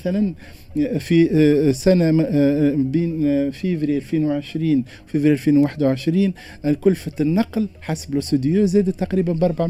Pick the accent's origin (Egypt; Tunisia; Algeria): Tunisia; في اعتقادي كتونسي،